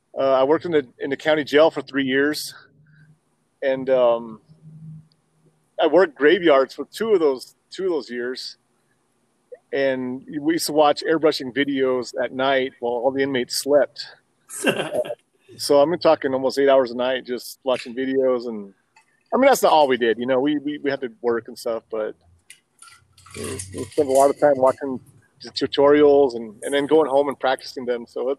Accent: Page, Arizona, United States; I'm originally from Page, Arizona, Lachie, Arizona, Navajo Nation. That's all northern Arizona. Wild Wild West

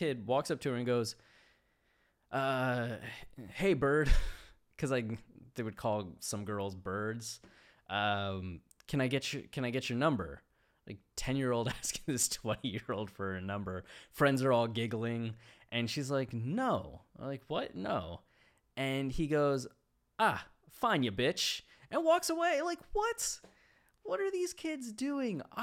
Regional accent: Canal Fulton, Ohio, United States; my hometown, Canal Fulton, Ohio, small, 5,000 people, nobody was really that big of a dick.

